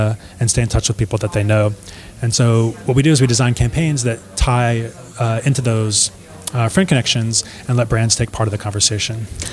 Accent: Texas, United States; now in San Francisco, United States; I grew up in Texas. I'm living in San Francisco now.

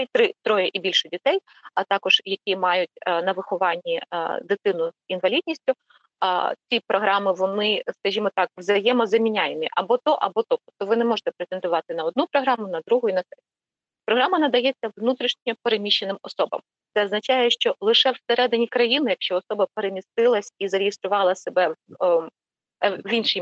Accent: Khmelnytskyi Oblast, Ukraine; я сама з Хмельницької області

